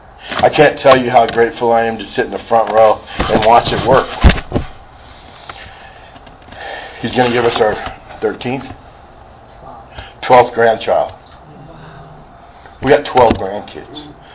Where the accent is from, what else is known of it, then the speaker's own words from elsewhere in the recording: Norco, California, United States; It was national news in Norco. We're from Norco. Norco's not real big, okay?